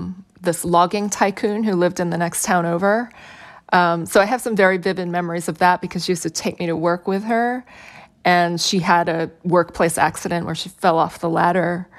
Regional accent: Chehalis, Washington, United States; experiences like this sort of accumulated over the time that I grew up in Chehalis

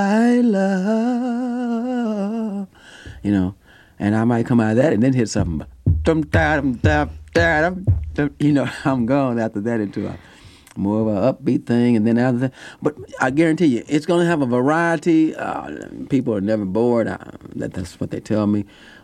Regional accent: Kansas City, United States; I was born in Kansas City, and, you know, I was raised in the black church. I have a black background and black religion, black church, you might say. And, in fact, I went to school at Sumner High School.

